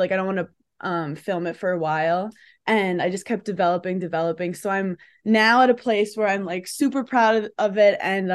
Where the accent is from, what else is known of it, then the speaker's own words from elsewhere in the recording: New York City, New York, United States; I'm from New York City, and I feel like the East Coast of America has a certain, like, like a chutzpah